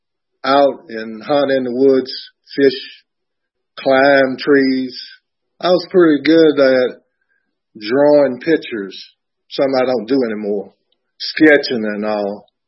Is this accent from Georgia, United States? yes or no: yes; Roswell, Georgia, United States; also born or lived in Atlanta; I was born in Roswell, Georgia, in downtown Atlanta, where the old Grady Hospital, Hughes Falling, that's the hospital that I was born in. Grew up in Roswell and had four brothers and two sisters.